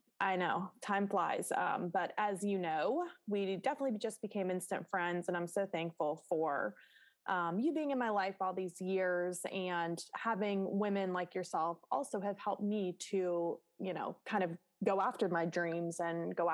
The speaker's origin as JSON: {"language": "English", "town": "Pittsburgh", "region": "Pennsylvania", "country": "United States", "said": "So I'm from Pittsburgh, Pennsylvania. So just a town right outside of Pittsburgh. And I lived on a cul-de-sac, and at the end of our street was a horse farm."}